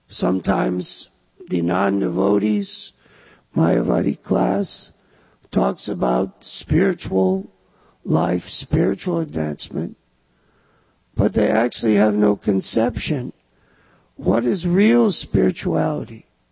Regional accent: United States; I'm big American. I'm very educated, University of Illinois, very Grand Ois University.

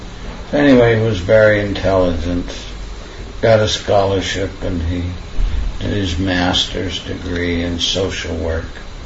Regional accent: Vancouver, British Columbia, Canada; born there; I was born in Vancouver, St. Paul's Hospital.

